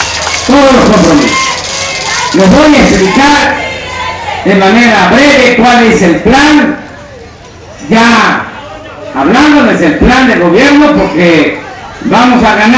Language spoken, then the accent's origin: Spanish; Veracruz, Mexico; Yo soy veracruzano.